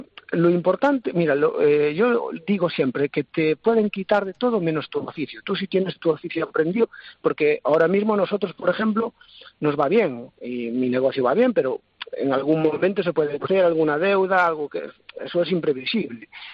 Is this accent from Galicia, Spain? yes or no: yes; Galicia, Spain; Nosotros somos de Galicia, trabajamos por toda la geografía gallega